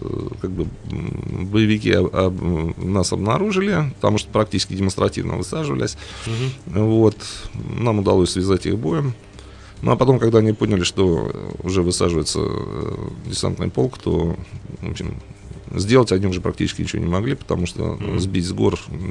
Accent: Uryupinsk, Volgograd Oblast, Russia; А знаете, я, наверное, больше из Урюпинска, да?

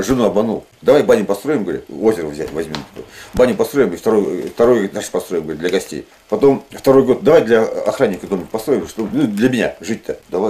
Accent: Bashkortostan, Russia; Я родом с Башкирии.

